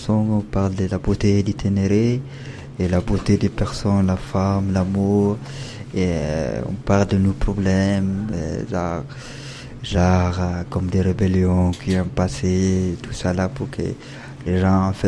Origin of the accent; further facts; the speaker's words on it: Niger; French is a second language; Je viens du Niger. Niger, c'est à l'ouest, de l'Afrique.